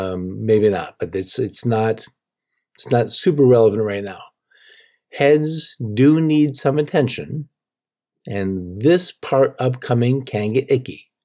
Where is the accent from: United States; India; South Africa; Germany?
United States; I think, as an American, we Americans tend to find the texture of fish skin